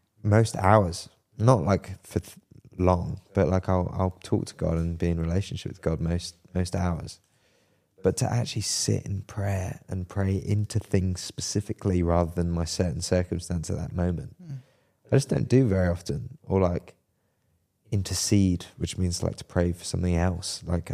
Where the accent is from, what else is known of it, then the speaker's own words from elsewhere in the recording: Brighton, South East England, United Kingdom; because I grew up in Brighton, so there are lots of waves, lots of sea.